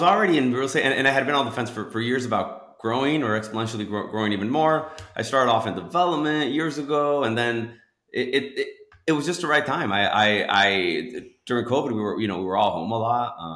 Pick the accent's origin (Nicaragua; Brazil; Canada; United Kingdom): Nicaragua; now in Miami, United States; So I was born in Miami. I'm in the 80s, right? So there was a war in Nicaragua where my parents were originally from, and I was born here because my parents were here living because of that war. And long story short, when I was like 5 or 6 years old, we moved back to Nicaragua, grew up